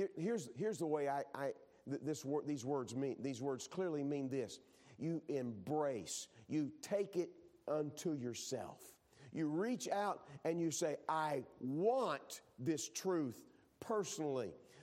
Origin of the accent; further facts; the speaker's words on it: Texas, United States; But again, I'm a Texan, and so I kind of, forgive me, you grow up watching the old, you know, Westerns